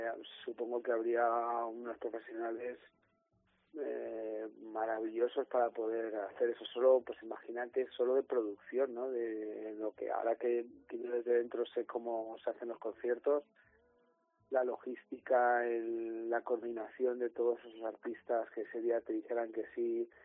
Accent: Madrid, Community of Madrid, Spain; yo soy de Madrid

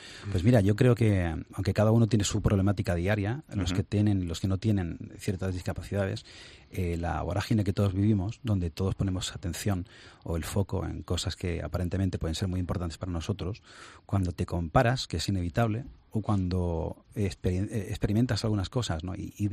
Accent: Málaga, Andalusia, Spain; moved away; Yo soy malagueño también, pero he estado 23 años fuera de España.

